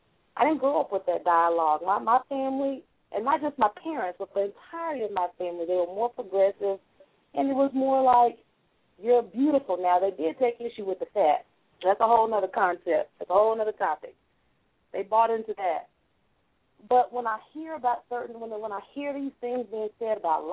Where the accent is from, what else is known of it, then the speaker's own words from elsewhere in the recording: Dallas, Texas, United States; you know I'm from Dallas, Texas.